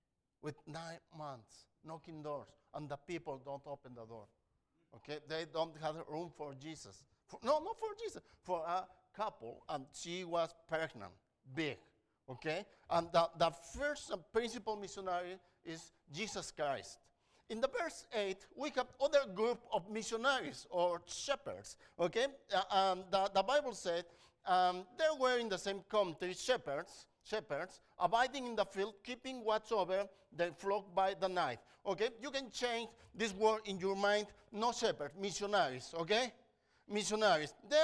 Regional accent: Peru; now in Chile; We are missionaries in Chile. I'm from Peru.

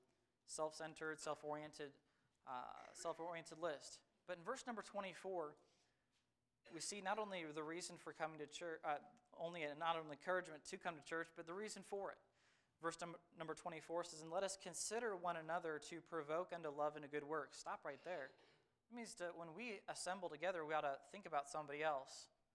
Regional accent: Washington, United States; Growing up in Washington State, one of the most beautiful things in all the world are apple tree blossoms

